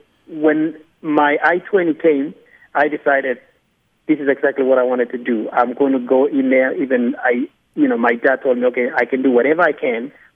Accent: Kenya; English is a second language; moved away as an adult; I went to university there. English was not a problem. But the thing is that for me, it was not an easy thing. I mean, it wasn't hard to leave Kenya because I had already built this thing in my mind.

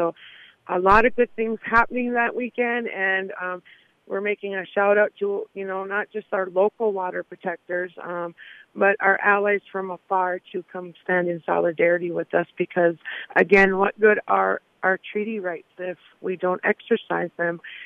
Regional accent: Leech Lake Reservation, Minnesota, United States; I'm also a citizen of the Minnesota Chippewa Tribe here in northern Minnesota. I'm from the Leech Lake Reservation

